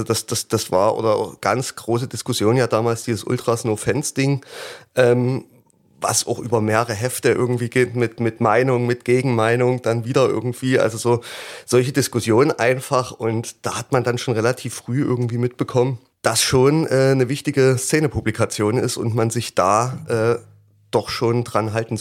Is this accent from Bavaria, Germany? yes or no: no; Dresden, Saxony, Germany; bin 32 Jahre alt, auch geboren und aufgewachsen in Dresden.